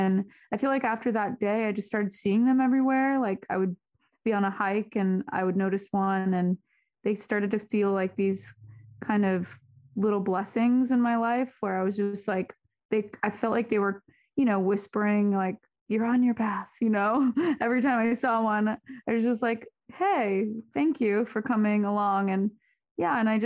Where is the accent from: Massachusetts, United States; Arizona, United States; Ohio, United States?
Arizona, United States; also born or lived in Seattle; And obviously growing up in Arizona is, you know, not amazing for gardening. So I didn't really grow up gardening or anything.